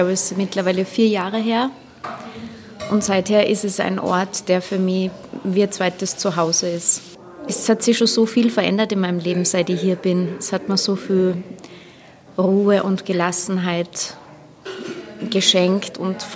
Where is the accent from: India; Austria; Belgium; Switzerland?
Austria; Mondsee, Upper Austria; Ich komme aus Mondsee